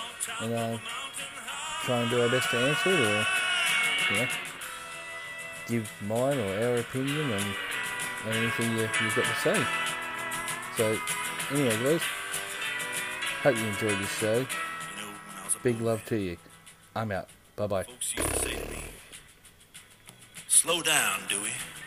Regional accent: Australia; we're just an Aussie bloke and his mates doing a podcast

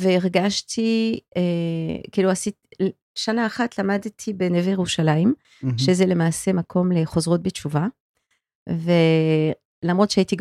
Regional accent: Paris, Île-de-France, France; moved away as an adult; also born or lived in United States; now in Israel; אני נולדתי וגדלתי בצרפת.

